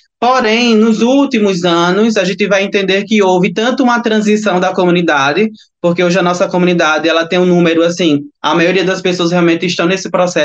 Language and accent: Portuguese; Alagoas, Brazil; uma pessoa que vim de Alagoas, uma pessoa que é negra, uma pessoa que é trans não binária